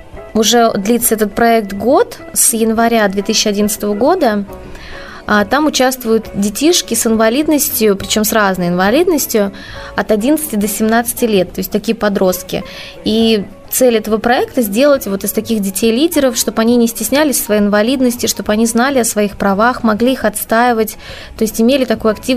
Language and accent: Russian; Moscow, Russia; born there; Живу я в Москве, родилась тоже в Москве. Живу на юго-западе Москвы.